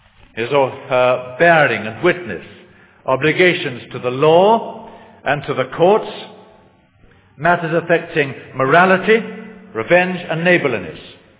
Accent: Kenya; I was brought up in Kenya, in Kikuyu country

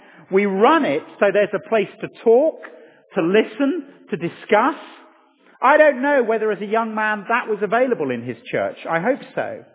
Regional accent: England, United Kingdom; as an Englishman

